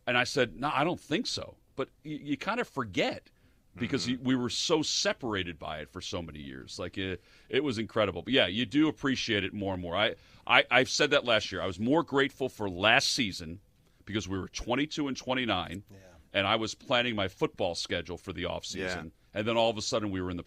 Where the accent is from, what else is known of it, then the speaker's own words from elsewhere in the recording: New Jersey, United States; in my hometown, which is a quiet town in Jersey. You know, it's a farm town.